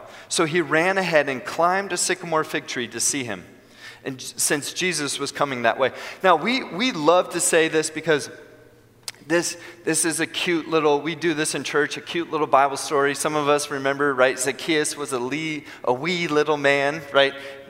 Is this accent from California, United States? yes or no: yes; California, United States; now in San Diego, United States; we grew up in the Bay Area and then moved to San Diego.